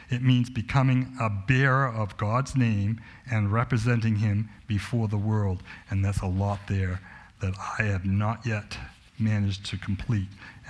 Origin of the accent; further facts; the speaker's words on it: Dennisville, New Jersey, United States; there was an elderly man in my town when I grew up in Dennisville